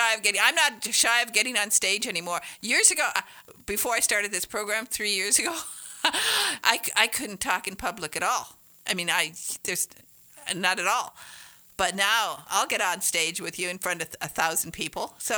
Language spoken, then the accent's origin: English; Michigan, United States; born there; also born or lived in England; And I was born in Northern Michigan